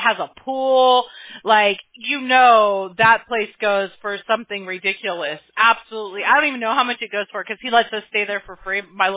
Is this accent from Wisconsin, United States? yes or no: no; Apple Valley, California, United States; I grew up in Apple Valley, and I owned a house in Corona.